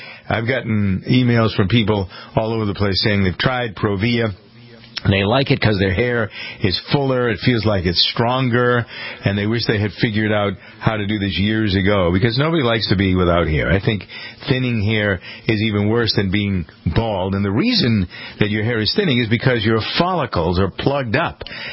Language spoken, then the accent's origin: English; Framingham, Massachusetts, United States; which has a father from my hometown of Framingham, Massachusetts